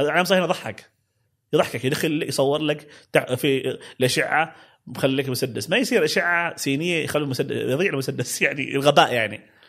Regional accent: Oman; من احنا في عمان كل واحد لهجه تعرف يتكلمكم بالداخليه، هذا اللي يتكلم يقول من الباطنه

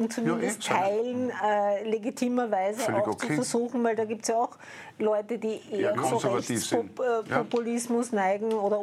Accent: Vienna, Austria; Ich sehe als Wienerin nicht nur Wien.

